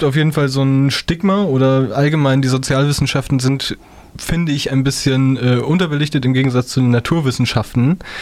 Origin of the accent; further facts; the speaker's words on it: Munich, Bavaria, Germany; obwohl ich bin ja aus München aufgewachsen, ja.